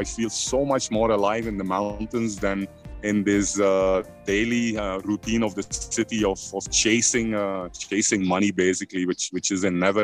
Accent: Belgium; English is a second language; moved away as an adult; now in India; Yeah, so I was born and brought up in Belgium, in like the center of Western Europe, you can say. Raised there, finished my studies.

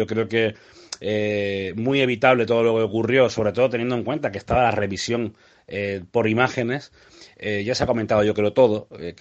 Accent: Málaga, Andalusia, Spain; mal que me pese, como malagueño

